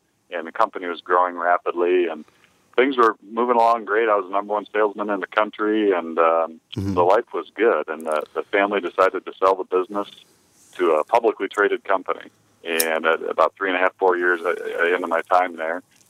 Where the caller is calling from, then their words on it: Lambertville, Michigan, United States; The Toledo, Ohio area. Actually, a town called Lambertville, Michigan, which is 1 mile north of Toledo, just a suburb of the Toledo area.